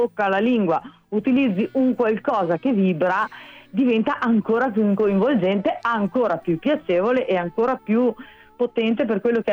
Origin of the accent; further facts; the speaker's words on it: Veneto, Italy; buona veneta